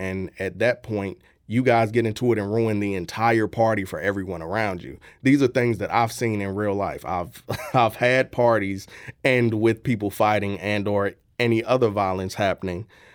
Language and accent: English; St. Louis, Missouri, United States; especially being born and raised in St. Louis, Missouri, while I wasn't born specifically in the hood, I was raised in North County.